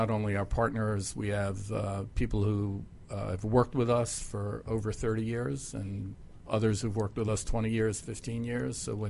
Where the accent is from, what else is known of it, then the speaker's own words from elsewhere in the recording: Queens, New York, United States; I grew up in New York, in Queens.